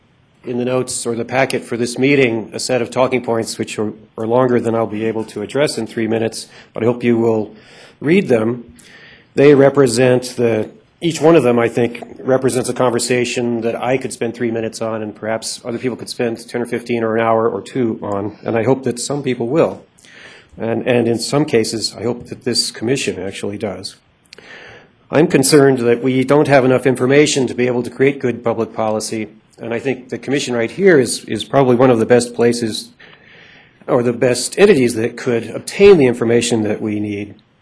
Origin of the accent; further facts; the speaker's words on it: Carbondale, Colorado, United States; I'm from Carbondale, Colorado, Eagle County.